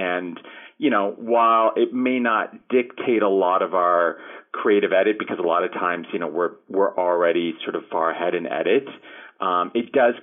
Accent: Ireland; I would say Ireland because I'm Irish.

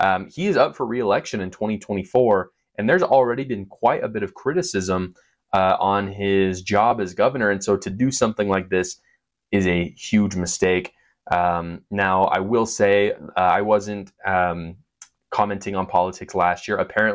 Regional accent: Utah, United States; If you didn't know, I am from Utah, and Utah has had a lot of interesting things going on recently.

